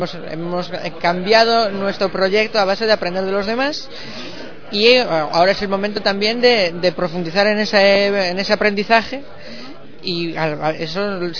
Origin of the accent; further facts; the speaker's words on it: A Coruña, Galicia, Spain; De Galicia, de la esquina, del córner, justo antes de caer al mar.